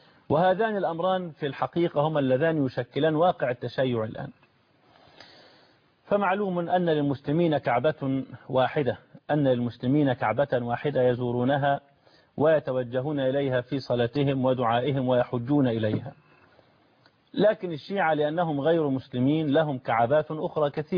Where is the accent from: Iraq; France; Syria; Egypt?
Egypt; احنا ما كانش عندنا في مصر مزارات ولا قبور